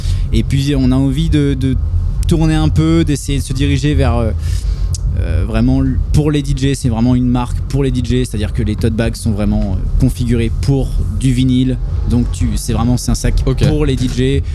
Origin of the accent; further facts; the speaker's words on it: Tours, Centre-Val de Loire, France; moi je suis de Tours, je suis pas de Nantes. Donc pour le coup, j'ai déjà un pied à terre dans le centre.